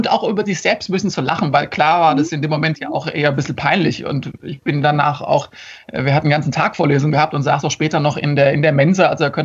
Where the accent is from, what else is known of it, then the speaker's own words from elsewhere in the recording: Mainz, Rhineland-Palatinate, Germany; Ich bin aber so als Mainzer natürlich gewohnt, Rosenmontag, entweder auf dem Umzug zu sein, in der Stadt zu sein